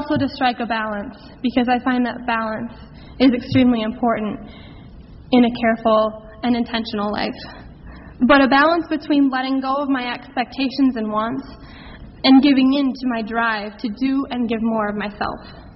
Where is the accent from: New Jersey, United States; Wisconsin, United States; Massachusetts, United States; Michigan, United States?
Wisconsin, United States; Oconomowoc; I hail from Oconomowoc, Wisconsin, and the little congregation of the Lake Country area where my parents were founding members.